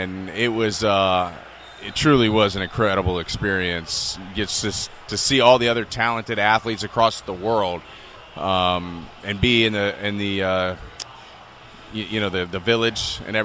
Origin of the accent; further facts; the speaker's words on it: Port Charlotte, Florida, United States; So I'm from Port Charlotte. I went to Charlotte High School.